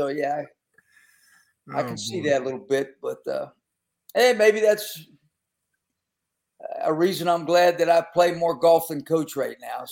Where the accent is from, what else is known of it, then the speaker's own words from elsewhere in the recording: Pennsylvania, United States; Like, you know, I grew up in Western PA. You know, both my grandfathers were coal miners. My whole family's nothing but blue collar. I worked in the steel mill growing up in the summertime.